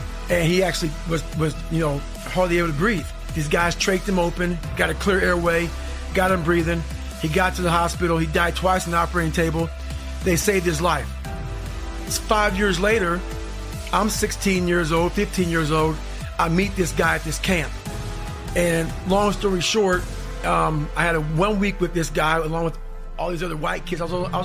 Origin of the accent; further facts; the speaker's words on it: Buffalo, New York, United States; born there; I was born in Buffalo, New York.